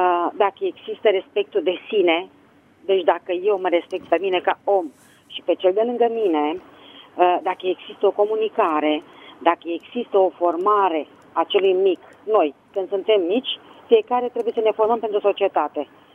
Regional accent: Bucharest, Romania; sunt din București.

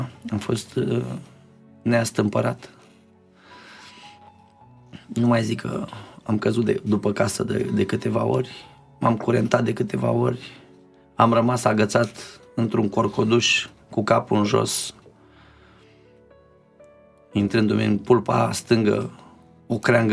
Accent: Celaru, Dolj, Romania; Am crescut în Oltenia, pe lângă Caracal, la Celaru

